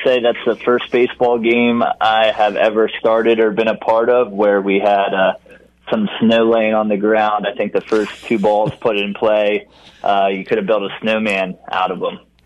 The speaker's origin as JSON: {"language": "English", "region": "East Coast", "country": "United States", "tie": "born or raised there", "said": "I know I had the opportunity growing up on the East Coast where we took a spring break trip down to North Carolina"}